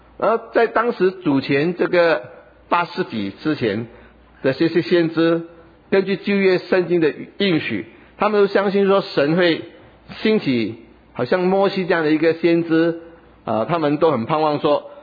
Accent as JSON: {"language": "Chinese", "region": "Guangdong", "country": "China", "said": "我们广东人说没谁过啊"}